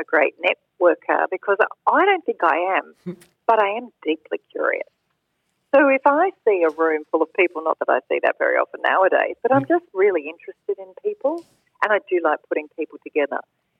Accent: Australia; And so I was selected from Australia with one other.

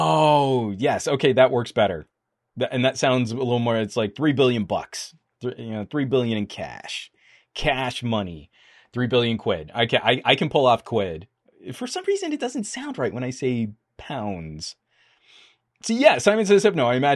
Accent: United States; I used to have a hard time as an American because I don't say it right.

